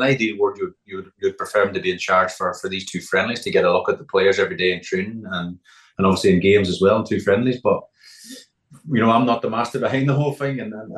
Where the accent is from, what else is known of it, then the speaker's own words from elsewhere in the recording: Ulster, Ireland; I growing up in Donegal